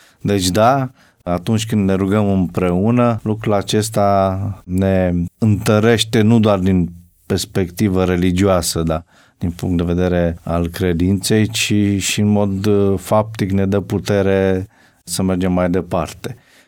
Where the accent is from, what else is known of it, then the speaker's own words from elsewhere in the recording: Romania; trăind într-o țară creștină, așa cum ne place nouă ca români să spunem